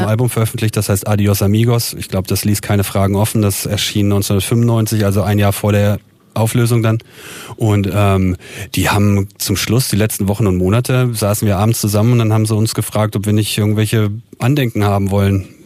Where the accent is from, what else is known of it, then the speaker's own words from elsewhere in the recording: Helmstedt, Lower Saxony, Germany; Er kommt aus Hemmoor, ich komme aus Helmstedt.